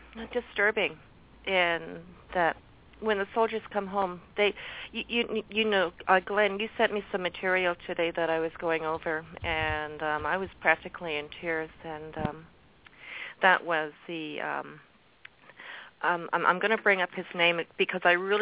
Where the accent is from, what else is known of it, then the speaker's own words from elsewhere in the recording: Canada; as a Canadian, some groups make me feel like a bit of an outsider